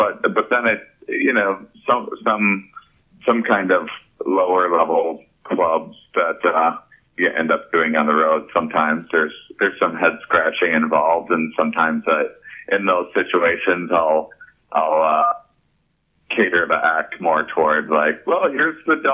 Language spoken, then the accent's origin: English; La Crosse, Wisconsin, United States; And, you know, I'm also from La Crosse, Wisconsin, so I'm kind